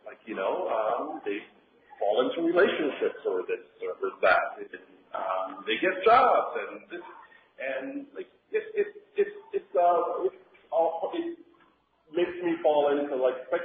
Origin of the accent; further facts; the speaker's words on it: Georgetown, Demerara-Mahaica, Guyana; being black myself, I'm black. I'm from Georgetown, Guyana, in South America.